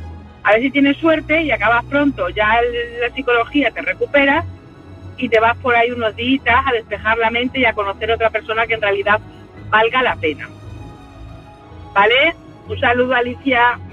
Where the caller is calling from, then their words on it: Extremadura, Spain; de Extremadura.